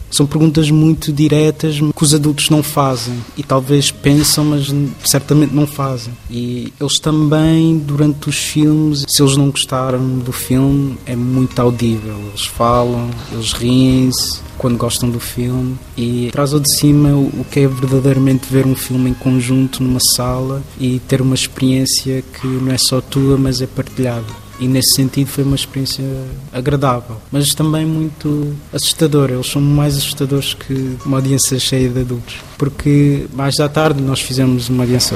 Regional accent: Portugal; Eu sou português, eu nasci cá, mas também sou guineense e também sou cabo-verdiano. E sou essas duas coisas totalmente. Às vezes um dia sou mais português, outros dias eu falo muito crioulo

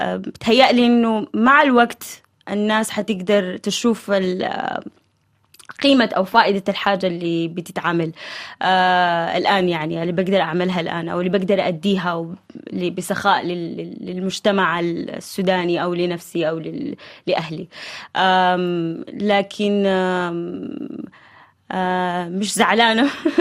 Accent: Saudi Arabia; also born or lived in Sudan; now in Paris, France; انه انا تربيت في السعودية بعدين انتقلت للسودان، يعني في كل مكان انا وجيت بعدين على باريس

